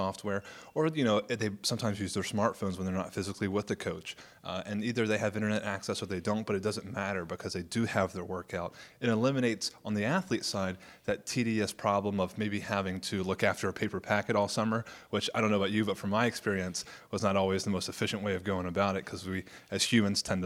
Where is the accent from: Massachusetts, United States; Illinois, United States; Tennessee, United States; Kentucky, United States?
Tennessee, United States; let me welcome you here as a born and raised Tennessean. I'm back in my home state, and I'm excited about